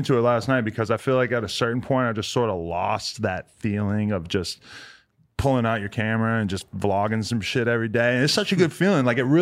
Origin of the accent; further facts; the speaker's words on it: New Hampshire, United States; now in Los Angeles, United States; I'm like, I'm from New Hampshire. I feel like that in LA every day.